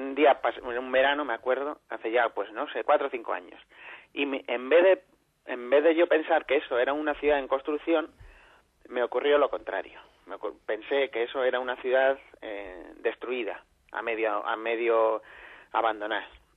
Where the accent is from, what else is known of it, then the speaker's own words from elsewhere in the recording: Madrid, Community of Madrid, Spain; yo soy madrileño, soy vallecano, y yo no hablo de lo que conozco, sino hablo también aparte de lo que quiero. Yo me considero amante de esta ciudad 100% y amante de mi barrio, no solo por vivir en él, sino por construirlo. Soy joven aún